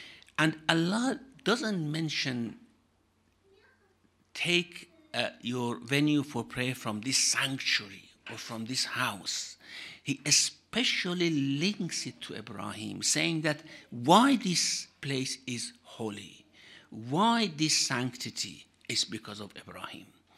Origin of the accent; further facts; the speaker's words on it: Mecca, Makkah Province, Saudi Arabia; yes, I'm from Mecca.